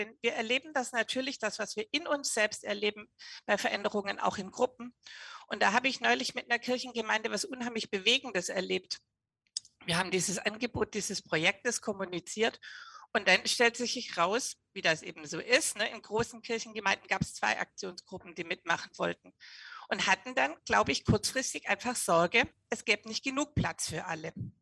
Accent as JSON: {"language": "German", "country": "Cameroon", "tie": "born or raised there", "also_born_or_lived": "Africa", "said": "ich bin ja in Kamerun groß geworden und habe sehr gerne und lange in Afrika gelebt"}